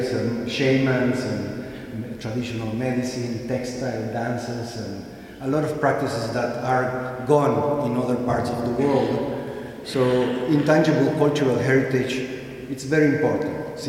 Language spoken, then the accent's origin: English; Guatemala; I am from Guatemala, Central America, very next door to Mexico, for those who are not familiar.